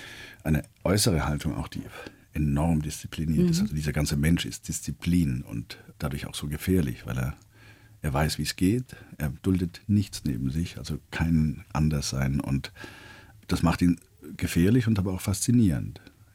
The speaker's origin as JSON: {"language": "German", "region": "Baden-Württemberg", "country": "Germany", "tie": "born or raised there", "also_born_or_lived": "Karlsruhe", "accent": "Swabian", "said": "Der Schwab, ich meine, ich bin aufgewachsen da."}